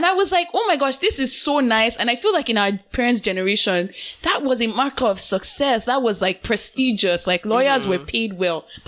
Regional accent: Nigeria; But I guess like as a Nigerian in the diaspora, I just always feel like by default successful.

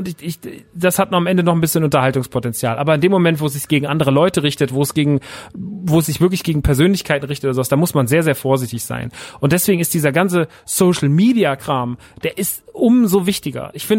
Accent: Aschaffenburg, Bavaria, Germany; in Aschaffenburg gewesen, in meiner Heimat

